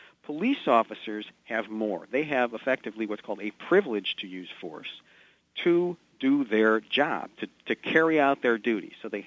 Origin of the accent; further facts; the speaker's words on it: Chicago, Illinois, United States; but I grew up in Chicago, too, in the same period.